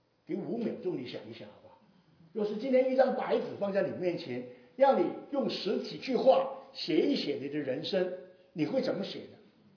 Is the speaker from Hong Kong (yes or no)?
yes; Hong Kong; Chinese is a second language; 我已经比其他香港人已经比较好了啊，若不是我就开始讲广东话了。